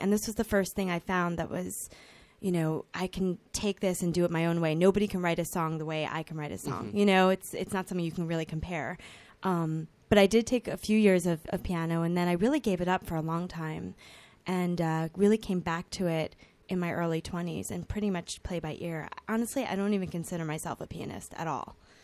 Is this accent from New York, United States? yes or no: no; New Jersey, United States; Yeah, I grew up loving, you know, to go into Manhattan. I'm from New Jersey. To go into Manhattan and watch all the shows.